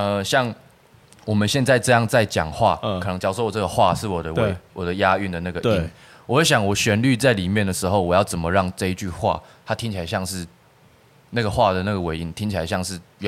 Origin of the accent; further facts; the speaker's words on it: Taiwan; 我觉得我是因为被这样影响，我不是因为就是喜欢了嘻哈之后，我就忘掉我自己要是台湾人这一部分。